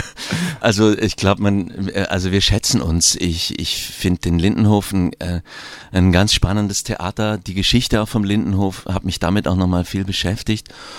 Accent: Stuttgart, Baden-Württemberg, Germany; so weit weg her komme ich jetzt auch nicht aus Stuttgart.

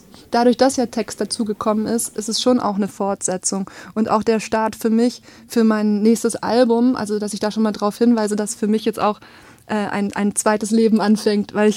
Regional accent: Genkingen, Baden-Württemberg, Germany; Ich komme hier aus der Gegend, aus Görningen. Das ist bei Reutlingen. Also es gehört zu Reutlingen, aber ist eigentlich fast gleich weit weg wie Tübingen, also Görningen an der Alb.

